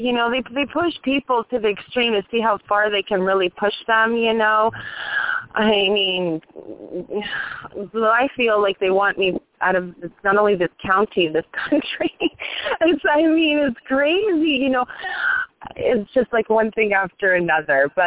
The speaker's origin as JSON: {"language": "English", "town": "Toronto", "region": "Ontario", "country": "Canada", "lives_now": "United States", "said": "plus I'm from Toronto, you know"}